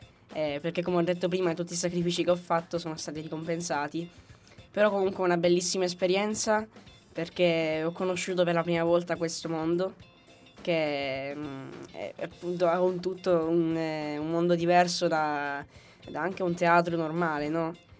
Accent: Sicily, Italy; un tour in giro per la mia terra, la Sicilia, e magari arrivare anche oltre la Sicilia e magari anche oltre l'Italia

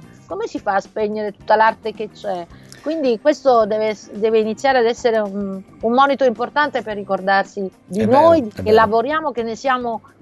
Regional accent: Apulia, Italy; now in Rome, Italy; anche se tu sai che sono pugliese

